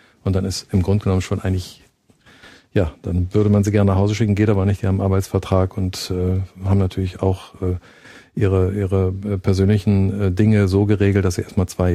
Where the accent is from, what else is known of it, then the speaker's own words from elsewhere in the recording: Germany; also born or lived in Cape Town; Ich bin in Deutschland groß geworden, habe studiert hier